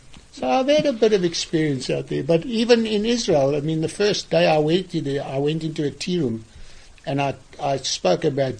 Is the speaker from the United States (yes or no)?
no; South Africa; I said, I come from South Africa.